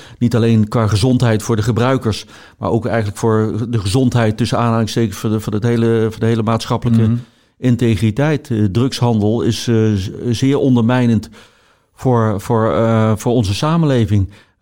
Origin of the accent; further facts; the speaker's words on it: Eindhoven, North Brabant, Netherlands; Ik ben in Eindhoven opgegroeid met carnaval en drank maakte daar echt veel meer onderdeel uit van het leven van jongeren dan denk ik nu.